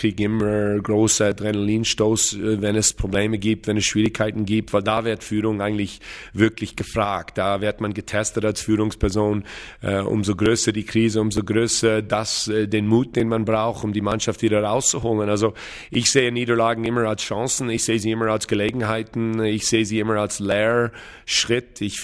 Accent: Switzerland; haben wir als Schweizer Nation mit die Spielerauswahl, die wir haben

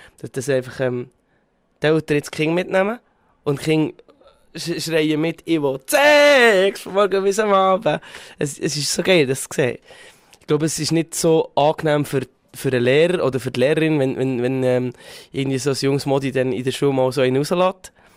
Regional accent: Austria; also als Österreicher

